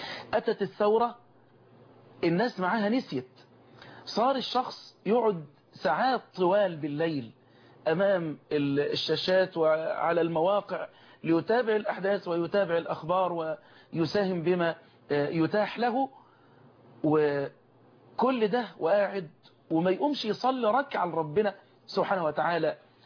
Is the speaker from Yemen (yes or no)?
no; Egypt